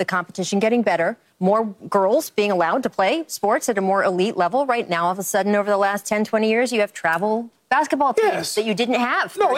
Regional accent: Washington, District of Columbia, United States; I grew up in Washington, D.C.

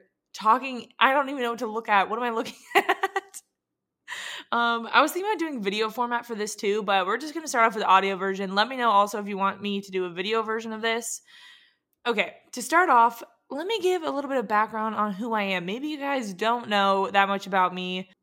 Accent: Carlsbad, California, United States; also born or lived in San Diego; I was living in California. That's where I grew up. I grew up in San Diego, Carlsbad specifically.

